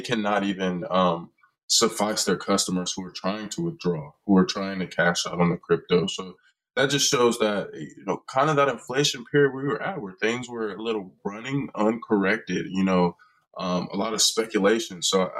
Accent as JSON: {"language": "English", "town": "Cleveland", "region": "Ohio", "country": "United States", "tie": "born or raised there", "said": "I'm actually born and raised in Cleveland, Ohio, but I came to Ohio State University as a student for college, and I've been here for about 4.5 years"}